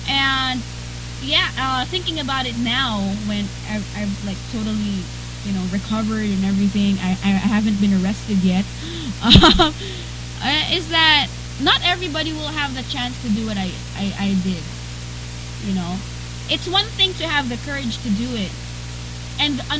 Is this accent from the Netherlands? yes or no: no; Philippines; I'm 21 years old. I'm female. I'm Filipino. I'm alone. I don't know Japanese.